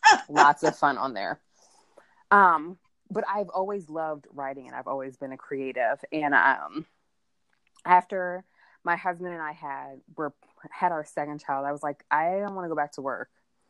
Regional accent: New York, United States; moved away as an adult; now in Atlanta, United States; But I am originally from New York, the Big Apple. I moved to Georgia and became a Georgia peach. I moved down here where I went to Spelman College, and I loved Atlanta and I stayed.

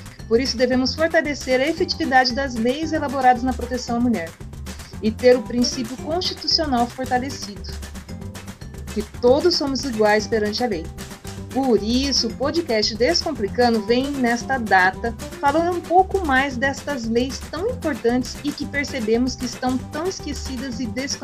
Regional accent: Porto União, Santa Catarina, Brazil; sou de Porto União, bacharel em Direito, mediadora judicial

